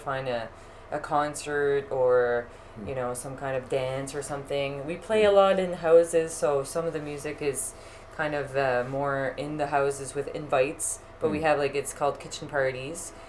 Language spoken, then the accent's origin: English; Prince Edward Island, Canada; We're all from Prince Edward Island.